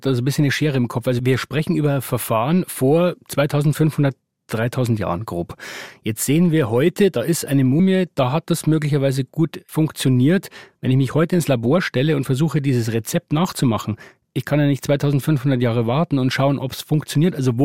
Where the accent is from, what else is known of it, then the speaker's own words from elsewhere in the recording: Bavaria, Germany; ich stamme aus der Oberpfalz